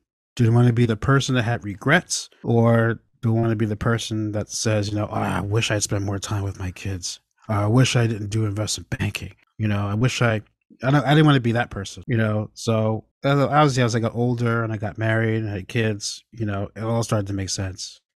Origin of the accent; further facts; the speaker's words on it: East Hampton, New York, United States; I grew up in East Hampton, New York, in Long Island. It's a very affluent community.